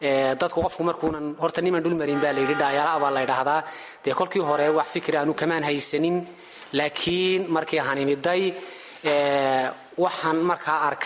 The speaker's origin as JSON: {"language": "Somali", "town": "Borama", "region": "Awdal", "country": "Somalia", "said": "Anigu dhiste deegaan ahaan waxaan ka soo jeedaa magaalada Boorame"}